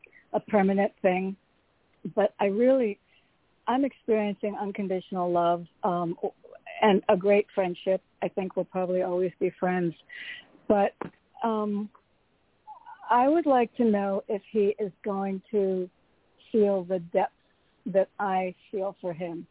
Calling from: Connecticut, United States; from Connecticut.

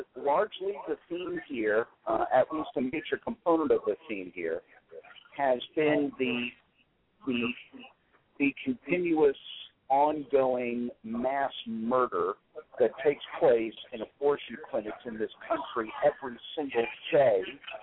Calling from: Washington, District of Columbia, United States; I am calling from Washington, D.C.

